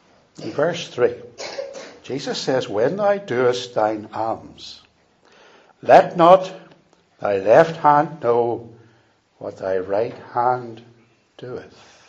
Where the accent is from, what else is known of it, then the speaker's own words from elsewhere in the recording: Bangor, United Kingdom; When I was a teenager, growing up in Bangor